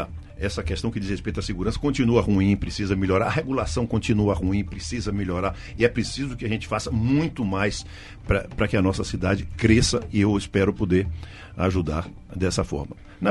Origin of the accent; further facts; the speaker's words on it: Feira de Santana, Bahia, Brazil; Porque nós somos de Feira, temos que fazer isso pensando em Feira de Santana também, tá certo?